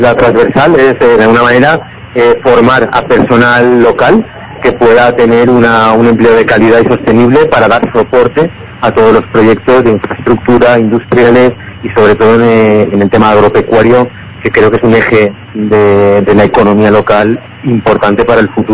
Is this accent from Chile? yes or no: no; Castellón, Valencian Community, Spain; Venimos de Castellón, Valencia, la comunidad valenciana.